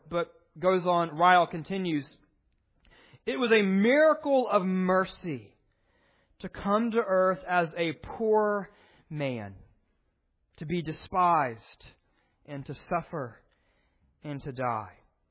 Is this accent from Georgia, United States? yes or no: no; Tennessee, United States; I am from Tennessee, so I can use Smithville as an example.